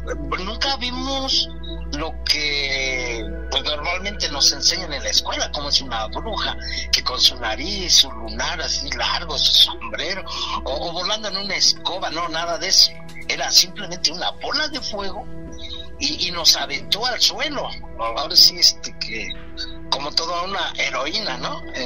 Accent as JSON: {"language": "Spanish", "region": "Querétaro", "country": "Mexico", "tie": "born or raised there", "said": "tener mis 2 años de vida allá en el rancho, 2 a 3 años. Ya después llegamos acá a la ciudad de Querétaro"}